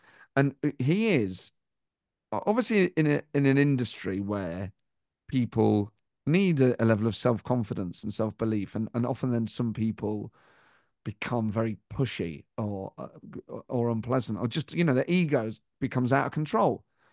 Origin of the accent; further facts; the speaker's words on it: Nottingham, East Midlands, United Kingdom; the fact that we're both from Nottingham, we're both Forest fans